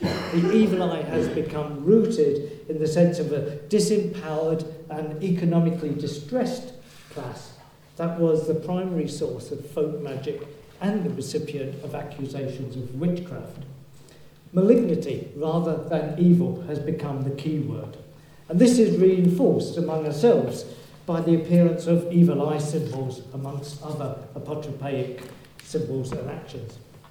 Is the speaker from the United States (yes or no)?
no; Yorkshire and the Humber, United Kingdom; you can tell I come from Yorkshire, can't you?